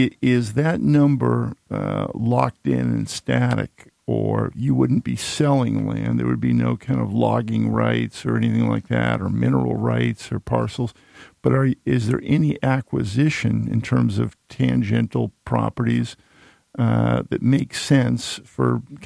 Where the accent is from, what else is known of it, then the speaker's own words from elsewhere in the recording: Needham, Massachusetts, United States; I grew up in Needham, Mass. Proud member of Troop 8, Boy Scout.